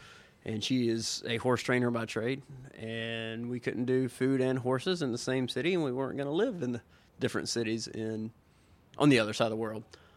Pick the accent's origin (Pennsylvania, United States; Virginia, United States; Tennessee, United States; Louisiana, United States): Tennessee, United States; born and raised in Middle Tennessee